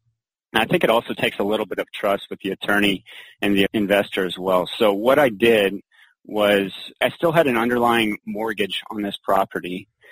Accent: Orlando, Florida, United States; My dad was a single family real estate developer, and I grew up in Orlando

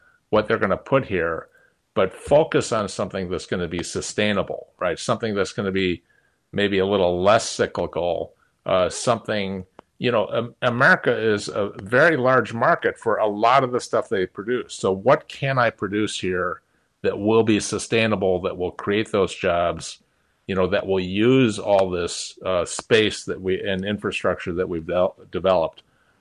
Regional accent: Milwaukee, Wisconsin, United States; also born or lived in Chicago; Well, when I was a kid growing up in Milwaukee, in southeastern Wisconsin, and Chicago as well

